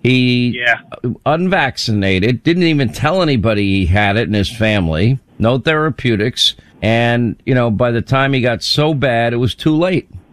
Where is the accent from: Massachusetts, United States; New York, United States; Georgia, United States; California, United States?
New York, United States; Long Island; I grew up in Long Island. Believe me, I have my moments.